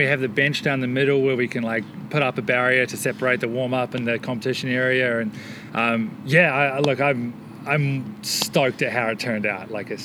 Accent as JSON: {"language": "English", "country": "New Zealand", "said": "I'm a Kiwi, so I support the Kiwi lifters."}